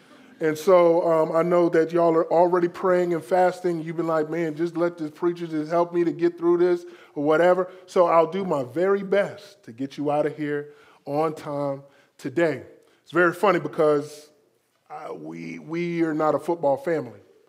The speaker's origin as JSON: {"language": "English", "region": "Florida", "country": "United States", "tie": "born or raised there", "said": "I grew up in South Florida. Both of my parents are from the deep south."}